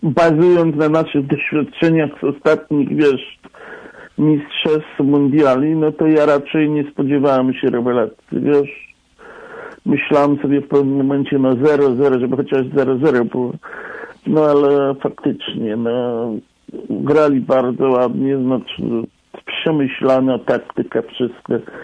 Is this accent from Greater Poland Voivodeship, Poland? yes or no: yes; Poznań, Greater Poland Voivodeship, Poland; ja jestem poznaniakiem